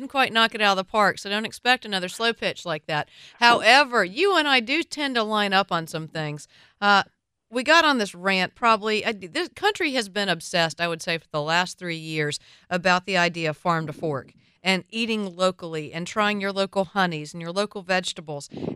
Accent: North Carolina, United States; very rarely do I like to use my home state as an example, but I'm going to, and I'm going to call out a winery specifically. There is a winery in North Carolina named Duplin.

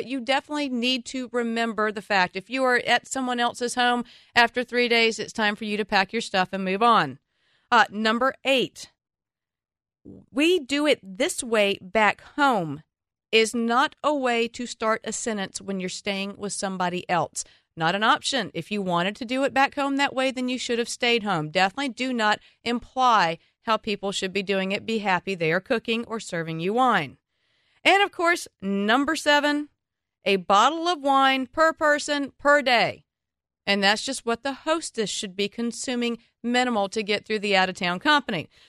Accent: the South, United States; I was raised in the South, and my family was Southern Baptist, and my grandparents definitely did not drink.

